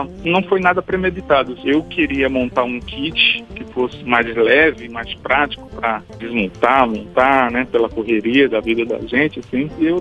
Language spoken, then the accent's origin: Portuguese; Pernambuco, Brazil; calhou também de ser uma referência, né, da minha terra, e por isso eu sou músico pernambucano